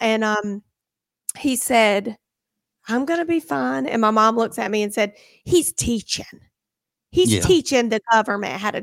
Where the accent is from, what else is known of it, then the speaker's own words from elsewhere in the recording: Concord, United States; Growing up in Concord, we had a neighbor that was quite a bit older than my dad.